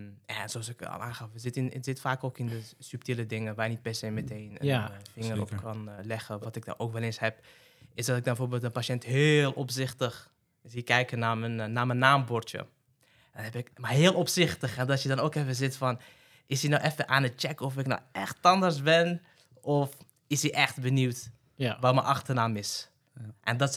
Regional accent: Morocco; mijn ouders zijn van een Marokkaanse komaf. Ik ben zelf ook Marokkaans, ook heel erg trots op. En toen zei hij iets van, ja, want dat hoor ik aan je accent.

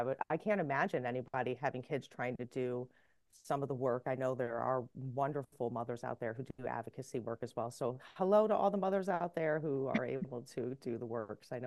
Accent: United States; I am a filmmaker from the United States.

